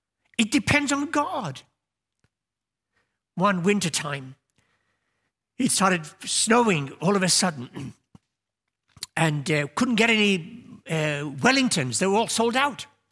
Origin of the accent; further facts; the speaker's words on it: United Kingdom; previously we didn't need a visa, being British